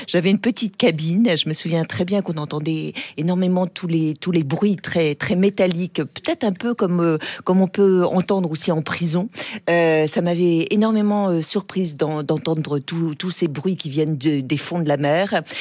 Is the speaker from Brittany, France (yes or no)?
yes; Rennes, Brittany, France; moved away as an adult; Quand j'ai quitté Rennes, quand j'ai quitté la Bretagne, c'était pour faire une carrière